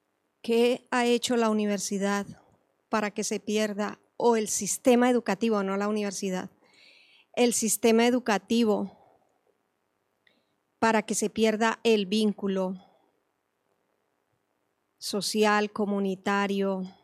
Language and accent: Spanish; Colombia; moved away; Soy exalumna de la UPV, pero también soy exiliada colombiana.